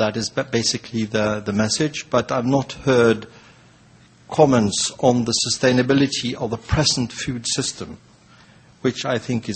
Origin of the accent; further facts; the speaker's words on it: Norway; English is a second language; I'm from Norway.